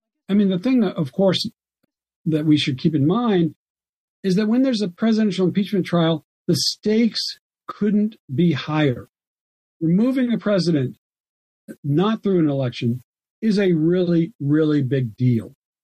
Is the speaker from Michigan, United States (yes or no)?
no; Alabama, United States; And so, my home state, for example, of Alabama, relied on a special committee twice